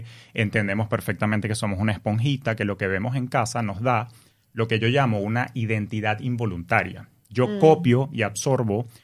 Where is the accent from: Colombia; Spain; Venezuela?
Venezuela; nosotros en Venezuela le tenemos mucho amor a México.